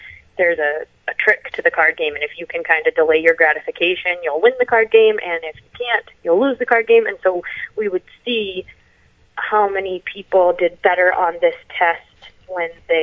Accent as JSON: {"language": "English", "town": "Boston", "region": "Massachusetts", "country": "United States", "tie": "born or raised there", "said": "South Boston Collaborative, where I got a lot of my training, which is a substance abuse clinic in my hometown."}